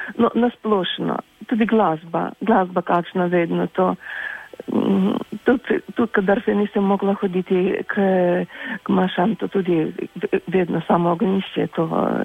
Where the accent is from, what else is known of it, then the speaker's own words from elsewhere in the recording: Ukraine; Slovenian is a second language; now in Slovenia; jaz sem prihajam iz Ukrajine, pravzaprav. Po narodnosti nisem Ukrajinka, ja, tam drugačne malo, ja, polski korenini, vse nekaj, ampak, no tako, od tud prihajam.